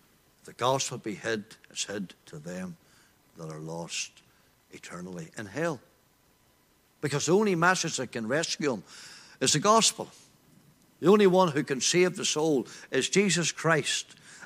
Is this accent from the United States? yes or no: no; Glenanne, Northern Ireland, United Kingdom; I'm from Glen Ann, outside Market Hill, and there was a wee gospel hall at the corner called the CWU.